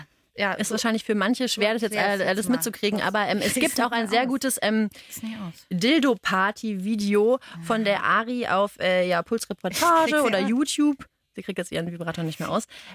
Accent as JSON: {"language": "German", "town": "Frankfurt", "region": "Hesse", "country": "Germany", "said": "Also ich komme aus Frankfurt."}